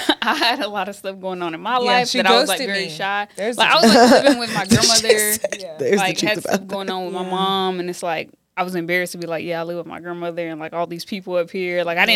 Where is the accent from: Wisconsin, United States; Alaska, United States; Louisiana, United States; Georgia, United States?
Georgia, United States; Cartersville; now in Texas, United States; I'm from Georgia. I'm from Cartersville, Georgia. Very small town up north Georgia. So here I am in Texas.